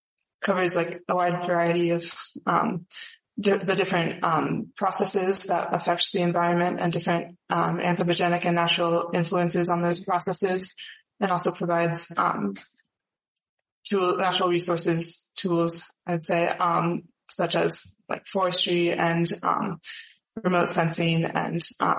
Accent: Bozeman, Montana, United States; I'm from Bozeman, Montana.

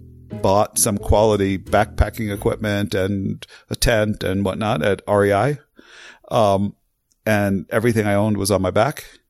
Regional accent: New York City, New York, United States; also born or lived in Key West, United States; Well, I was born actually in Key West, Florida, when my dad was in the Navy. I have very few memories of that, except how green the sea was. And then we moved to New York City, to Brooklyn, where we grew up

